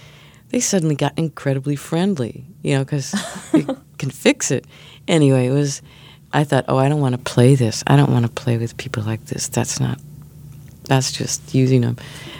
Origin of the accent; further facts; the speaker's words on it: Chicago, Illinois, United States; now in New York, United States; I grew up near Chicago and then moved to New York.